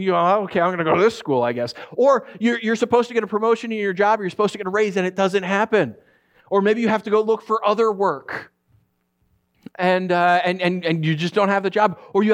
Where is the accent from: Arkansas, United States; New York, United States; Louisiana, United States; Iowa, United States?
New York, United States; I know many of you guys know that my wife and I grew up in New York, so we still have a lot of friends and family back there.